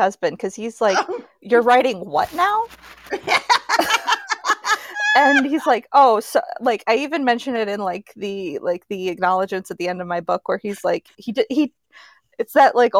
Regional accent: New York, United States; also born or lived in New Orleans; I'm from Western New York myself. I was born in New Orleans. I have friend family in New Orleans, so I'm very familiar with that area. But I grew up, my entire, like, all of my memories are from Western New York.

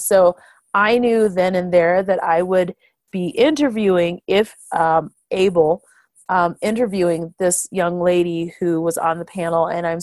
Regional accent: Boulder, Colorado, United States; I grew up in Boulder, which is weird, but annoying actually now because it's changed a lot

